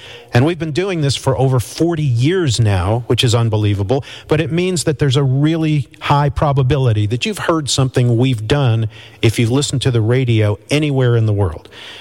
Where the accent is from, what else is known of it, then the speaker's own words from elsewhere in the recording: New York, United States; I'm growing up in New York. I'm about 10 years old.